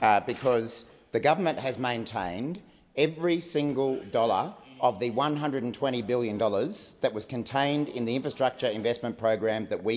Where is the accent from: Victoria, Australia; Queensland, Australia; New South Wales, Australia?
Queensland, Australia; My home state of Queensland, for example